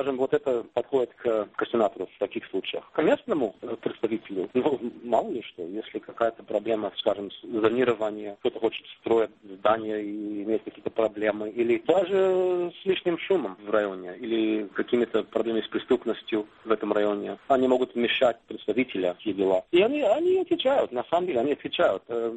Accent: New York, United States; Например, я из Нью-Йорка, да, я родом из Нью-Йорка

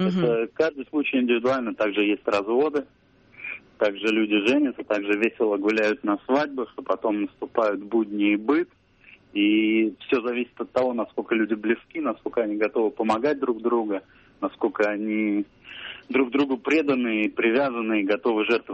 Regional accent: Saint Petersburg, Russia; Я из Санкт-Петербурга

